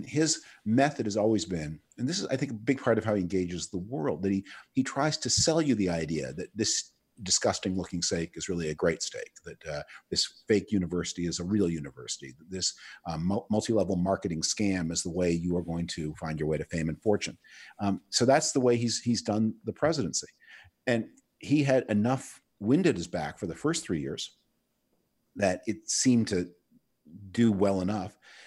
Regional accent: Canada; I'm originally from Canada

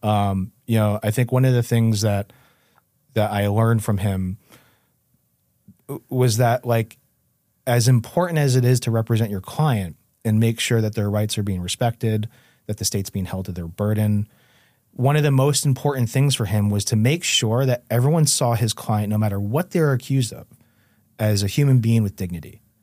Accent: New Haven, Connecticut, United States; Like, I grew up in Westville, the Westville section of New Haven, which is, like, a pretty, like, upper middle class, affluent, you know, neighborhood.

